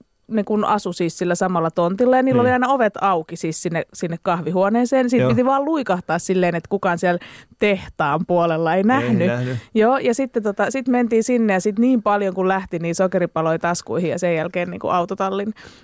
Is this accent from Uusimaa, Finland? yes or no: yes; Espoo, Uusimaa, Finland; Mähän on niinku Espoon getosta, eli Laaksolahdesta.